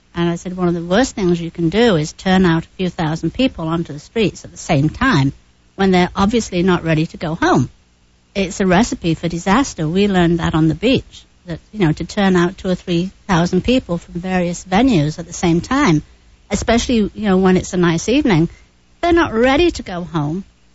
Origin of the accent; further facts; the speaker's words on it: United Kingdom; that's one thing that's sort of a bit embarrassing about being British, the soccer hooligans.